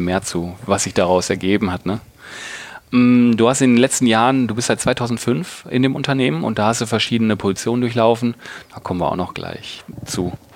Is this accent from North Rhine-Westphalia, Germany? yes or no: no; Wolfenbüttel, Lower Saxony, Germany; born there; Gebürtig aus Wolfenbüttel bei Braunschweig.